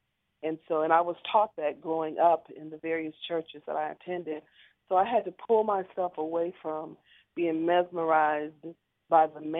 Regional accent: Newport News, Virginia, United States; I'm from North Newport News in the Denby area in a little neighborhood called Warwick Lawns. I went to Denby High School

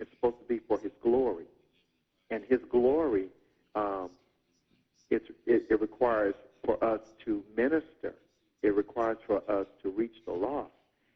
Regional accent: the South, United States; I'm from the South, you know.

